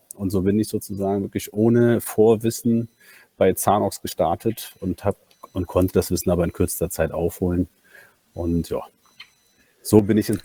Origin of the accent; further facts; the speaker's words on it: Berlin, Germany; born there; Ich sende hier auch gerade aus der Berliner Zentrale der DKB, also bin gebürtiger Berliner